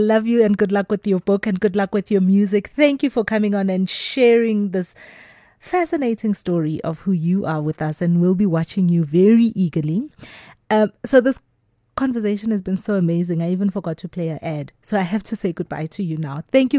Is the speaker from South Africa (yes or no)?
yes; Soweto, Gauteng, South Africa; because I'm also from Soweto.